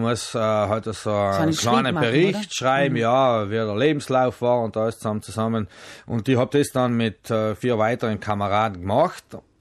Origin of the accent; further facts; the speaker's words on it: Tyrol, Austria; ich war halt ein Tiroler Lausbauer